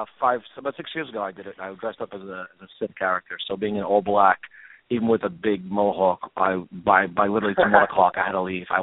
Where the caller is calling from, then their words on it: Brooklyn, New York, United States; calling from Brooklyn, New York.